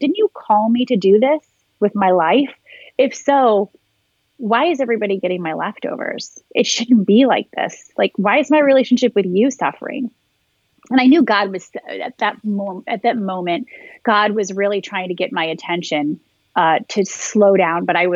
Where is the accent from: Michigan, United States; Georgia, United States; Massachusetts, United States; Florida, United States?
Michigan, United States; You know, I was born and raised in Michigan, went to college in Ohio.